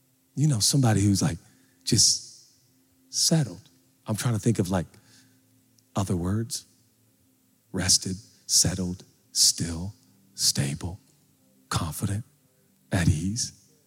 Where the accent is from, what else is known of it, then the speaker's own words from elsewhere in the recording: Pacific Northwest, United States; I'm so from the Northwest.